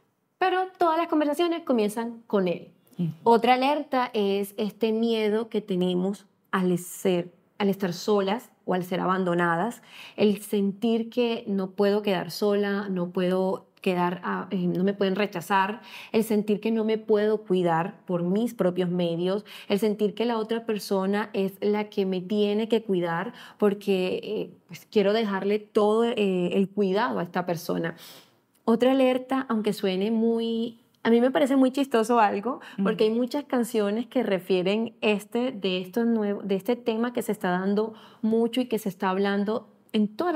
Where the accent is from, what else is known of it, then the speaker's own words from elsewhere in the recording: Barranquilla, Atlántico, Colombia; Soy de acá de Barranquilla, orgullosamente barranquillera.